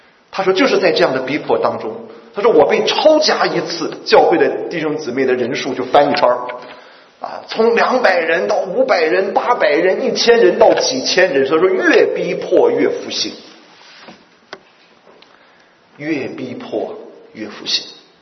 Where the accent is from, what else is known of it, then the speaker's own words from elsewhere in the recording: China; 我们中国人都是用吃饭来表达我们所有的庆祝、所有的喜乐的啊